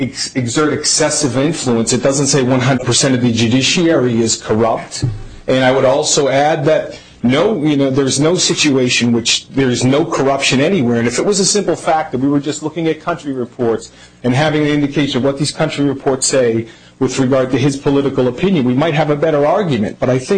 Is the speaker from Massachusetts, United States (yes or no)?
yes; Boston, Massachusetts, United States; I'm from Boston.